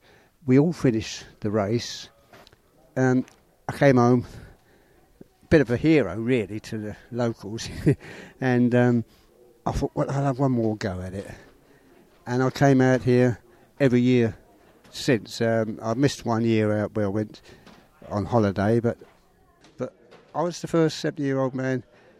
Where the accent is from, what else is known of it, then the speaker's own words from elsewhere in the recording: Rochester, South East England, United Kingdom; I am 71 years old. Well, I will correct that. I'm 71 and a half years old. I come from Rochester in Kent, which is southeast England.